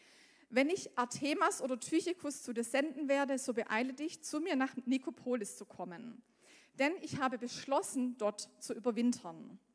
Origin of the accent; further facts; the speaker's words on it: Rot am See, Baden-Württemberg, Germany; ich komme aus Roth am See, das ist in Süddeutschland. Wer das nicht kennt, danke. Und vielleicht hört man es an manchen Worten, die ich gebrauche, dass ich aus dem Süden komme.